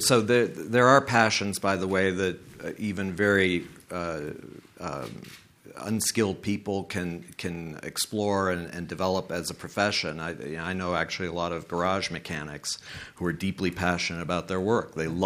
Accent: California, United States; they find out I'm from California

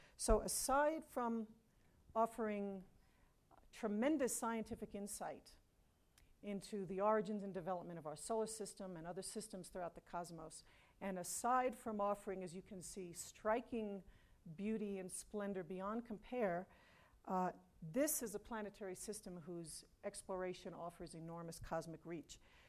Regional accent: New York City, New York, United States; I was just a young girl growing up in New York City

